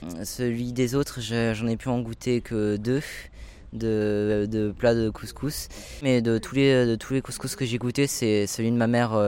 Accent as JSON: {"language": "French", "town": "Saint-Martin-d'Hères", "region": "Auvergne-Rhône-Alpes", "country": "France", "tie": "born there", "said": "j'habite à Mélan, je suis né à Saint-Martin-d'Air"}